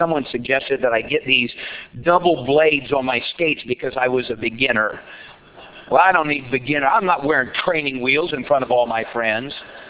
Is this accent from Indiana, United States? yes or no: yes; Indiana, United States; I was about 11 or 12 years of age. I grew up in Indiana where it gets cold and icy and snowy.